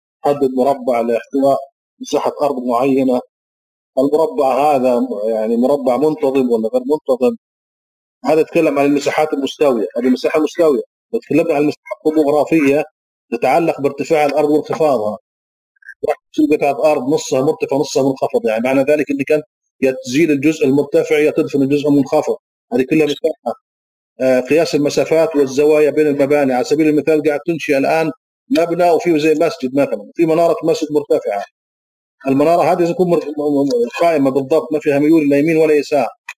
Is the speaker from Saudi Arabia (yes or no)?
yes; Saudi Arabia; لا موجود عندنا بالسعودية.